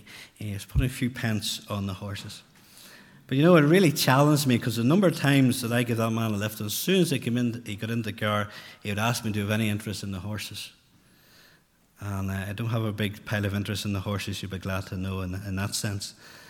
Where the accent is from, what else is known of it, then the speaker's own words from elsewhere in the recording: Northern Ireland, United Kingdom; I come from South Armagh, which is close to the border